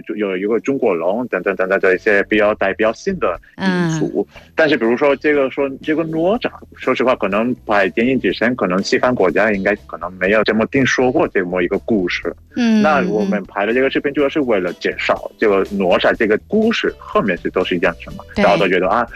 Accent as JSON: {"language": "Chinese", "country": "Venezuela", "second_language": "Chinese", "said": "我是来自委内瑞拉的"}